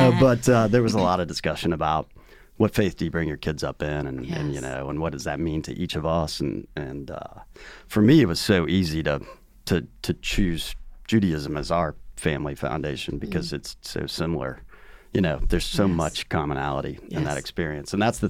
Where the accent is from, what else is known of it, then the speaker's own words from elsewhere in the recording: Kansas City, Missouri, United States; So I grew up in Kansas City and in a really strong faith-based family, Christian faith family.